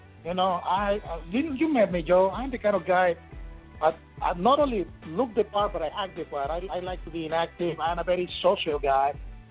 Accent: Chile; now in United States; I got the half a scholarship just for kicked and giggled, you know, just because I was from Chile.

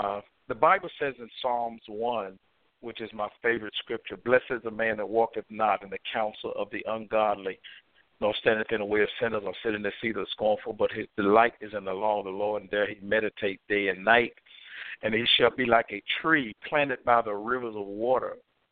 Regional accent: Virginia, United States; I'm originally from Virginia, and I grew up in a church family.

